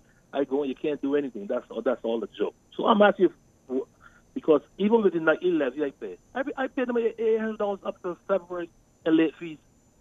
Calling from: New York, United States; Yeah, okay, I'm calling here from New York.

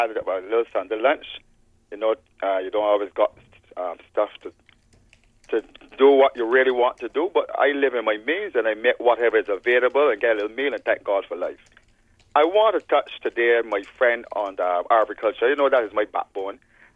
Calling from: Saint Philip, Barbados; And I'm speaking from St. Philip right back down to St. Lucie.

